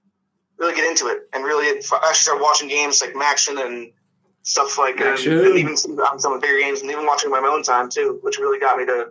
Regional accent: Connecticut, United States; And growing up in Connecticut, you don't really have much around.

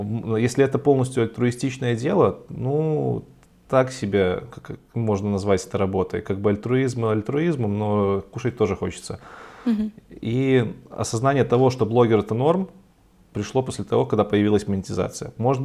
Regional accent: Belarus; Я из Беларуси, если вдруг кто-то не знает.

